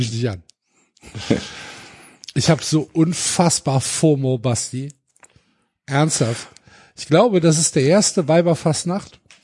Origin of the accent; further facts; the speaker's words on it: Cologne, North Rhine-Westphalia, Germany; Man ist als Kölner nicht in der Altstadt unterwegs.